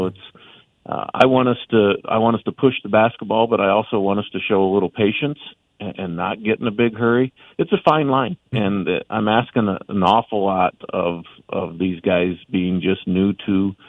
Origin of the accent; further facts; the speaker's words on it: Indiana, United States; I grew up in Indiana, and that basketball out there is kind of a controlled type of game.